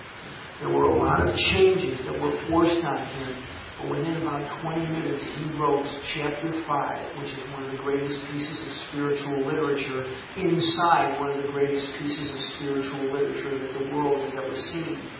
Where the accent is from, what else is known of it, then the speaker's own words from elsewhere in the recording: Arizona, United States; We're from Arizona.